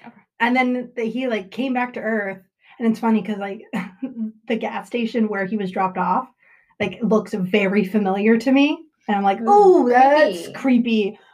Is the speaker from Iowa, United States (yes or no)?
no; St. Johns, Arizona, United States; in Arizona, like so where I grew up in St. John's